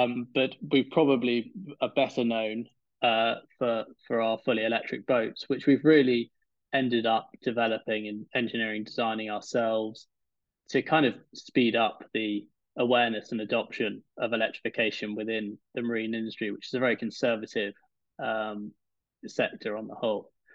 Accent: South West England, United Kingdom; I was brought up in Cornwall on the south coast of the UK, and have very much sort of been in and around the sea from the beginning.

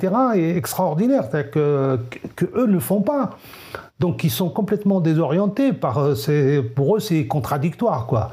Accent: Kabylie, Algeria; first language Kabyle; French is a second language; now in France; J'aime mon pays, j'aime ma langue maternelle, le Kabyle.

